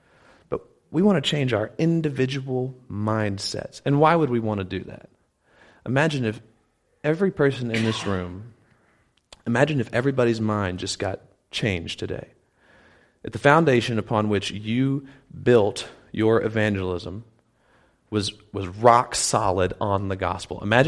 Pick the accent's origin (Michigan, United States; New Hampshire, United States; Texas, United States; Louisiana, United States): Louisiana, United States; And I come from a culture that was very much that way. I'm from North Louisiana originally. Crazy religious.